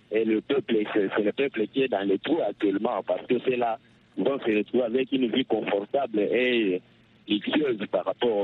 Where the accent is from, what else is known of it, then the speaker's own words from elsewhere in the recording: DR Congo; Oui, nous sommes Congolais tous unis